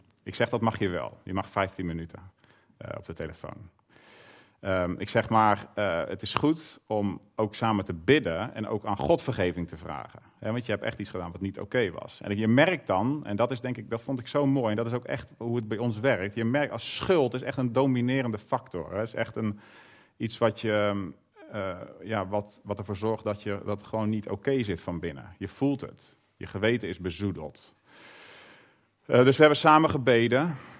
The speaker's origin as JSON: {"language": "Dutch", "town": "Scherpenzeel", "region": "Gelderland", "country": "Netherlands", "lives_now": "Zuid-Limburg, Netherlands", "said": "Wij komen oorspronkelijk van de Veluwe. Van Scherpenzeel, bij Barneveld, Veenendaal, daar in die konterijen."}